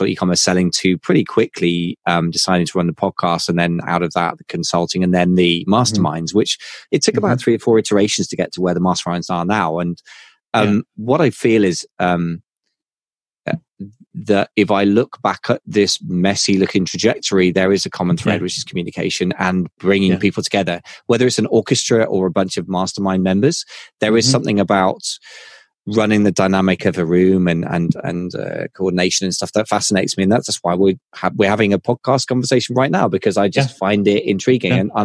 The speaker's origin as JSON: {"language": "English", "country": "United Kingdom", "said": "And I'm British anyway, give a tradition of that."}